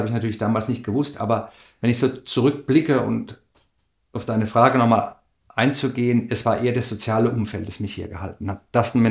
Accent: Eberbach, Baden-Württemberg, Germany; ich bin hier aufgewachsen, in der Region geboren, zur Schule gegangen, studiert und meinen Sport gemacht. Und konnte zum Glück auch hier wohnen bleiben.

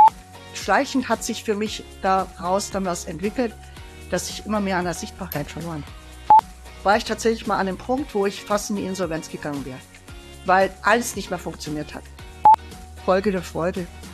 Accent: Bavaria, Germany; Ich lebe jetzt seit 10 Jahren am Chiemsee, bin ein oberbayerisches Kind, wenn man so will. Und bin jetzt hier, liebe einfach meine Heimat hier und habe hier gelebt, also sprich in Oberbayern und im Ausland.

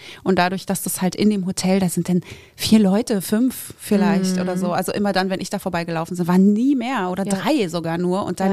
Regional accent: Berlin, Germany; als Berliner Jöre

